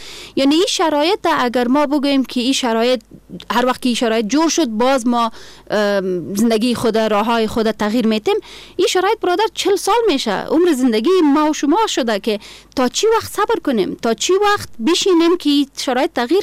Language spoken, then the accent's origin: Persian; Afghanistan; کل ما افغان هستیم